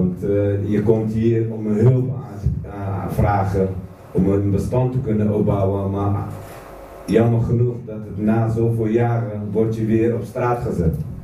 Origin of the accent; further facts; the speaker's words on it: Iraq; moved away; Ik ben ook een van de vluchtelingen uit Irak. Misschien zie ik het al niet zo uit als een Irakees, maar dat ben ik wel.